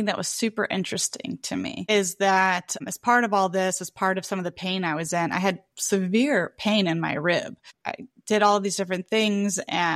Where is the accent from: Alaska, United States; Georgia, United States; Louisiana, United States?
Louisiana, United States; It's hard for me because I grew up in South Louisiana, and it's not an exaggeration to say that we have some of the best food in the entire world in South Louisiana.